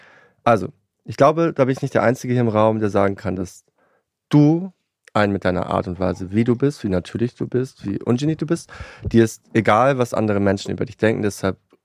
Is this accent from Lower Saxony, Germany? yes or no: yes; Lower Saxony, Germany; Ich komme aus Friesland, das war Plattdeutsch.